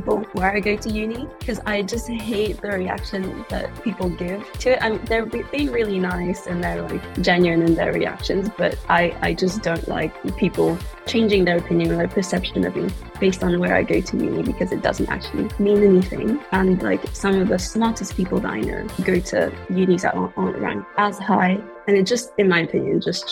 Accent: Mauritius; moved away as an adult; now in United Kingdom; I grew up in Mauritius. I did my A-levels there, and I came to uni actually.

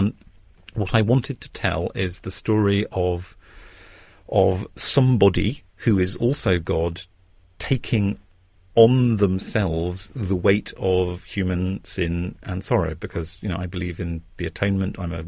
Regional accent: England, United Kingdom; talking about I'm English, I'm an Anglican, talking about religion is embarrassing

